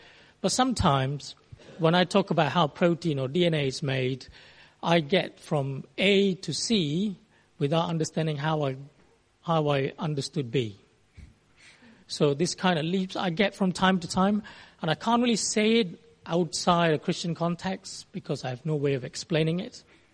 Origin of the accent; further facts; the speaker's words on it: Singapore; I grew up in Singapore, and as you know probably now, Singapore has lots and lots of food.